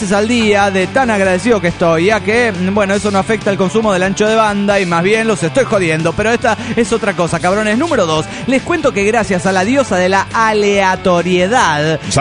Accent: San Pedro Sula, Cortés, Honduras; Yo me voy a Honduras a casarme, que es mi tierra natal, la tierra que me vieron hacer. Y para que no digan que yo no molesto parejo, la ceremonia no será en mi ciudad natal, en San Pedro Sula

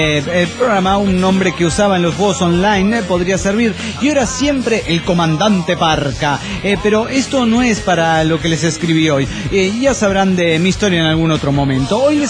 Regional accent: Mexico City, Mexico; born there; Yo nací en el DF. Eso me hace defequense. Y la gente, cuando me pregunta que de dónde soy, yo les digo inmediato y me relaciona con chilango.

